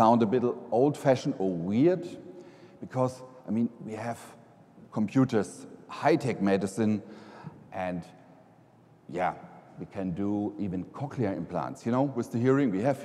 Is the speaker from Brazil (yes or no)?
no; Germany; English is a second language; If I think back, I'm from Germany, raised, born there, and after high school graduation, we still had to go to the army every son.